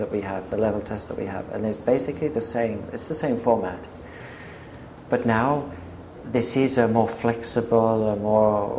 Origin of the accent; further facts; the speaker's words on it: Ashford, South East England, United Kingdom; also born or lived in Folkestone; I grew up in Ashford, then we moved to Folkestone.